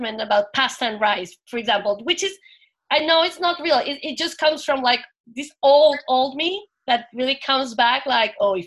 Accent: Madrid, Community of Madrid, Spain; English is a second language; I'm from Spain. From Madrid.

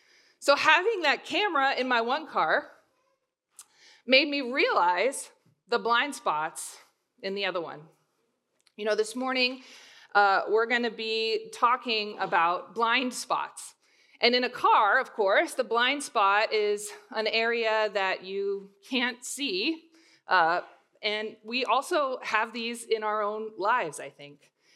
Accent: Alaska, United States; I'm from Alaska, and so I was traveling out to churches on the weekends all over the state

